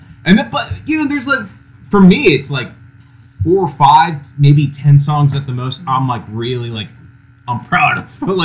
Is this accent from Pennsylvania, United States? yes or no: yes; Philadelphia, Pennsylvania, United States; I was originally